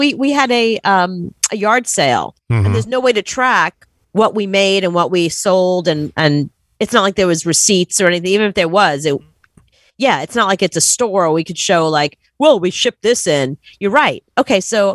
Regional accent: New York City, New York, United States; growing up in Brooklyn, whenever somebody has the windows down and they're cranking some loud music, that feels like summer.

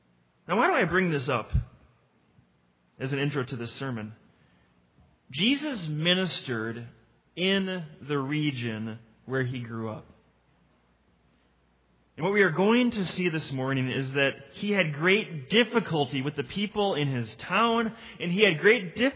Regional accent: Mound, Minnesota, United States; I was born and raised in Mound, Minnesota, and went to Mound Evangelical Free Church from birth.

